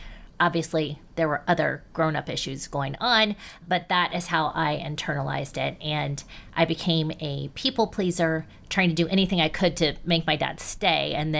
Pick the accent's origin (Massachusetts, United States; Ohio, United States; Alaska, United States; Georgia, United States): Ohio, United States; Columbus; now in Oxford, United States; I grew up in Columbus, Ohio. I now live in Oxford, Ohio, which is a college town.